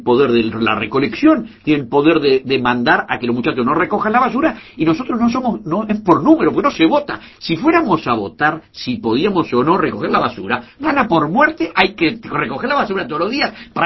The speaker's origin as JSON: {"language": "Spanish", "country": "Uruguay", "said": "Yo pertenezco al más rancio plebeyo. Soy un uruguayo de muchas generaciones acá"}